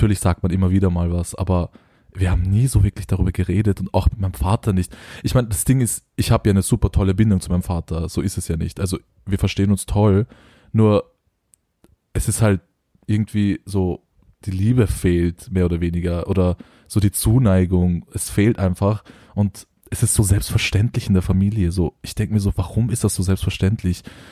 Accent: Austria; Meine Eltern sind in der Türkei geboren und aufgewachsen. Und genau, also ich bin hier in Österreich geboren und aufgewachsen, aber so mein Background ist kurdisch.

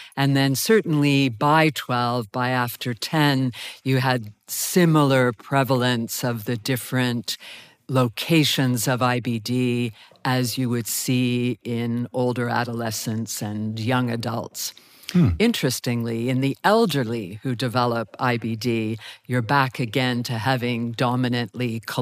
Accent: Canada; I say that as a Canadian

